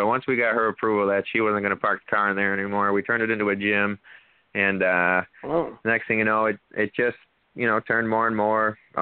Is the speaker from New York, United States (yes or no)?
yes; Liverpool, New York, United States; We're from Liverpool, right next to Syracuse.